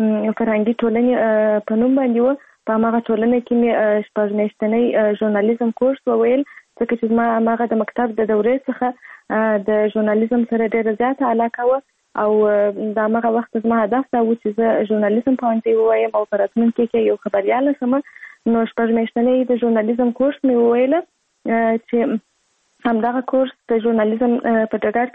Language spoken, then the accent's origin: Pashto; Kandahar, Afghanistan; زه په کندهار ولایت کې زیږیدلی یم او اوس په فعال هم په کندهار ولایت کې اوسېږم